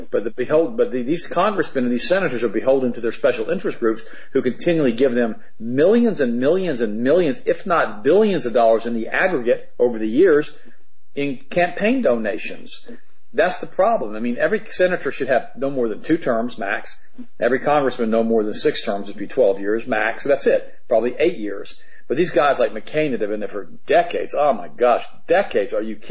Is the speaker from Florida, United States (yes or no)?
yes; Auburndale, Florida, United States; I mean, we were raised in Mayberry, or I was, you know, back here in Auburndale. We had 5,000 people when I was a little kid.